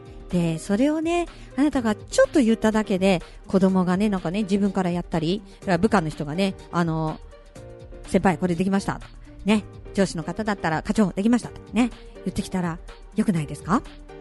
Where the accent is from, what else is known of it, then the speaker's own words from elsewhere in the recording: Ichikawa, Chiba, Japan; 私はあの千葉の方に住んでるんですけれども、私の地元のね市川市っていうところにも